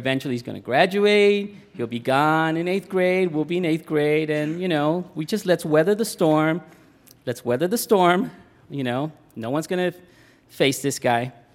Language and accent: English; New York City, New York, United States; So I'm from the Spanish Harlem section of New York City.